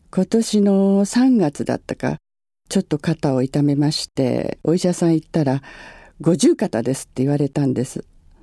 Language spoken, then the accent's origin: Japanese; Kobe, Hyogo, Japan; born there; now in Tokyo, Japan; 神戸生まれ。東京へ来て大体もう40年近くなりますけど、